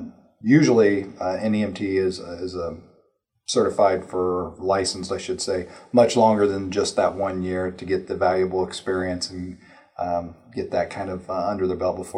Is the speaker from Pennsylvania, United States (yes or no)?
no; Cicero, Indiana, United States; So, you know, 2 days after I turned 18, I joined the Cicero Fire Department, which was my hometown.